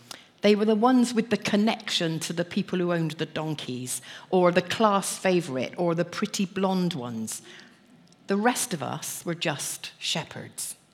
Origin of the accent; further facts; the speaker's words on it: Weston-super-Mare, South West England, United Kingdom; I was brought up in Weston-super-Mare.